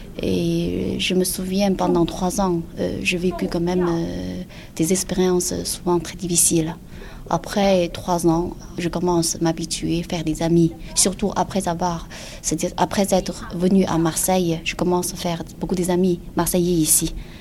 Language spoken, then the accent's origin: French; Beijing, China; French is a second language; moved away as an adult; now in France; C'est-à-dire que je suis origine de Pékin. Ça fait 8 ans que je quitte la Chine.